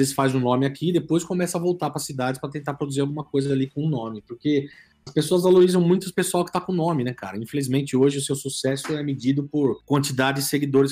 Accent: São Bernardo do Campo, São Paulo, Brazil; Eu sou de São Bernardo, São Paulo.

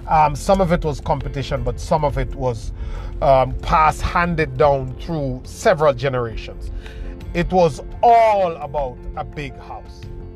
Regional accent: Jamaica; because we are from Jamaica.

